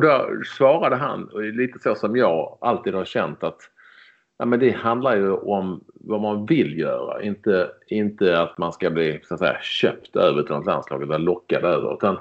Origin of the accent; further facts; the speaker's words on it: Malmö, Skåne, Sweden; när jag växte upp i Malmö så var det ju alla i min trappa på Gånglötsvägen 25 i stort sett var ju juggar eller jugoslaver